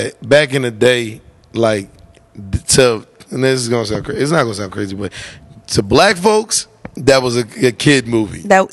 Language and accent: English; Philadelphia, Pennsylvania, United States; I'm from Philly. He tell a Philly dude to rap, he gonna start rapping.